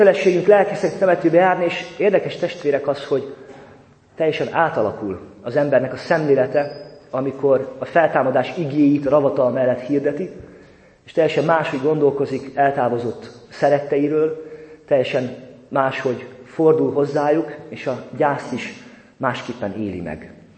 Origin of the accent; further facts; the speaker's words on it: Szeged, Csongrád-Csanád, Hungary; born there; Én alföldi gyermek vagyok, Szegeden születtem, folyamatosan hordozom lelkemnek azt a meghatározottságát, a jellegzetességét, ami az alföldi embereknek a sajátja, a kicsit talán búskomosságra való hajlamot